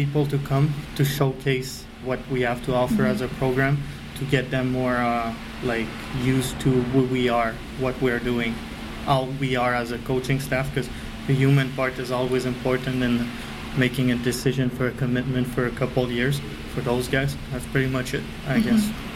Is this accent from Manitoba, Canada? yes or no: no; Quebec City, Quebec, Canada; first language French; English is a second language; I'm from Quebec City, so English is my second language.